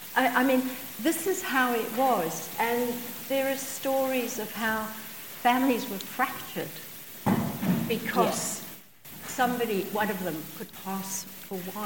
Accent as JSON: {"language": "English", "country": "Zimbabwe", "tie": "born or raised there", "said": "I was brought up in Zimbabwe, and while the same unspoken rules applied, it wasn't a law."}